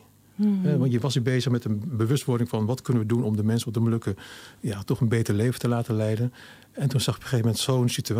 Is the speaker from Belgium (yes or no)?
no; Meppel, Drenthe, Netherlands; Ik ben namelijk opgegroeid in Meppel. Mm-hmm. Meppel is Drenthe, vlakbij Hogeveen, vlakbij Assen.